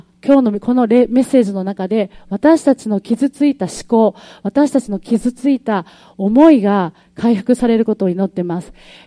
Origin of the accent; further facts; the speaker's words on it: Kyushu, Japan; 私は九州出身なので、皆さんからよく関西弁について突っ込まれるんですね。